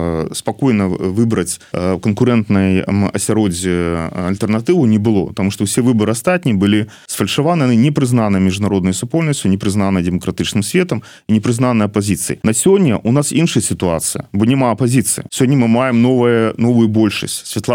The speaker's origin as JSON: {"language": "Belarusian", "region": "Grodno Region", "country": "Belarus", "said": "я з Градзеншчыны, так, з заходняй Беларусі"}